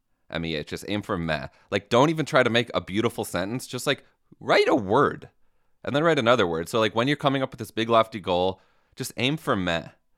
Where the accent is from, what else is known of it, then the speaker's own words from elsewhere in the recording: Midwest, United States; I'm from the Midwest. We are a sorry people.